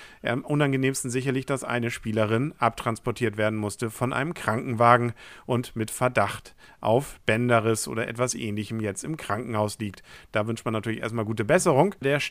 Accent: Kiel, Schleswig-Holstein, Germany; Was macht man als Kieler sonst, wenn so ein scheiß Wetter ist?

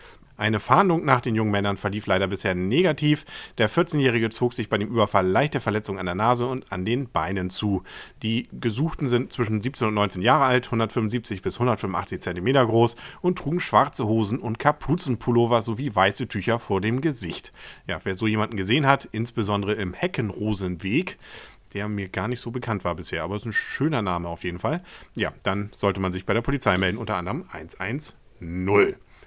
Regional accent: Kiel, Schleswig-Holstein, Germany; Ja, da freuen wir uns ja als Kieler.

